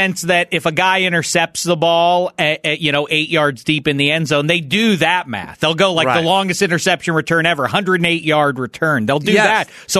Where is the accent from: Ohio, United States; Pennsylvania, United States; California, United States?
Pennsylvania, United States; Pittsburgh; Yeah, I grew up in Western PA, Southwestern PA, Pittsburgh specifically.